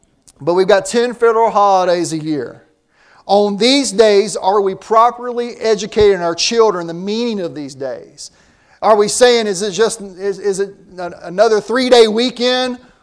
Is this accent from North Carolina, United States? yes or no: yes; Winston-Salem, North Carolina, United States; I had a candle that I use from Old Salem, my hometown. It means a lot to me because it symbolizes, you know, my upbringing.